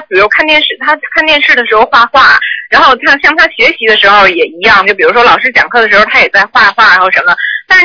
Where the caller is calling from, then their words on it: Melbourne, Victoria, Australia; 那个我是从墨尔本打来的